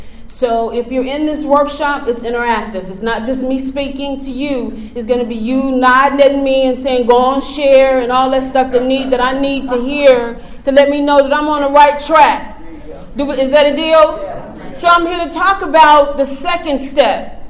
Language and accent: English; Texas, United States; And I'm from the Central Texas area.